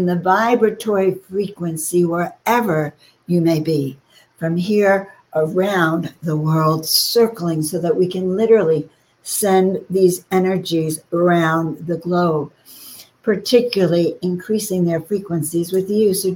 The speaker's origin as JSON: {"language": "English", "town": "Woodmere", "region": "New York", "country": "United States", "tie": "born or raised there", "said": "You know, Denise, I grew up in Long Island on the South Shore, Woodmere, five towns."}